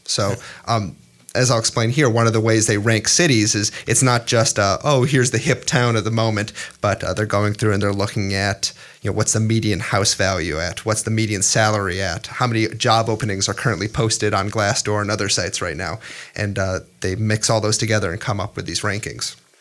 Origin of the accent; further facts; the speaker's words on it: Cleveland, Ohio, United States; And even my hometown, Cleveland, Ohio, is ranked pretty highly as well.